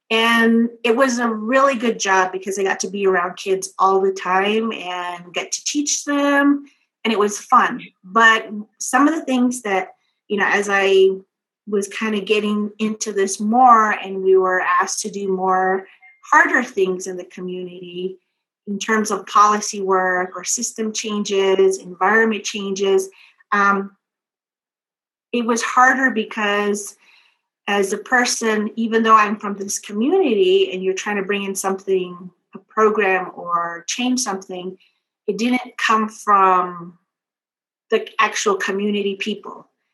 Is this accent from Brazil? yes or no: no; Dilkon, Arizona, United States; I'm Navajo from Northern Arizona in a small community called Delcon.